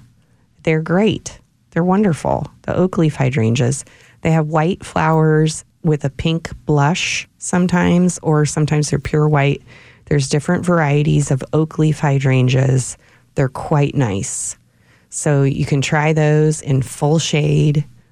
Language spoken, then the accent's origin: English; Cleveland, Ohio, United States; where I grew up in Cleveland, people have these hydrangeas in the landscapes everywhere.